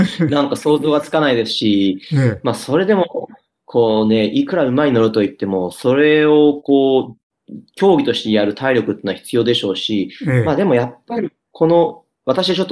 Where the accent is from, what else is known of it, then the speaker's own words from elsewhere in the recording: Australia; 私たちからすると、私たちの母国の大会に出るっていうのは少し不思議な気分ですし